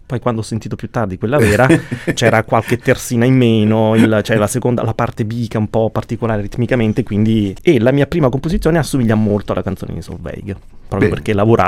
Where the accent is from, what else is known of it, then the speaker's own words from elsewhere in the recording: Frosinone, Lazio, Italy; also born or lived in Terracina / Rome; in realtà sono nato a Terracina e cresciuto a Frosinone.